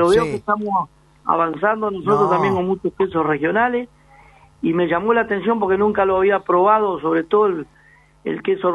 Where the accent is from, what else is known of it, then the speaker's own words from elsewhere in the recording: Concordia, Entre Ríos, Argentina; born there; todo de nuestra zona de Concordia, porque ustedes saben que yo nací en Concordia.